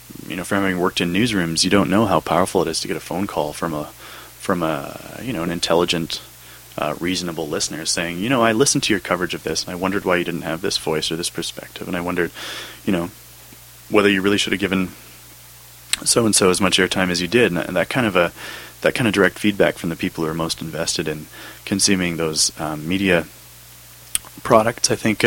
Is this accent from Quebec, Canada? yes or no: no; British Columbia, Canada; as a British Columbian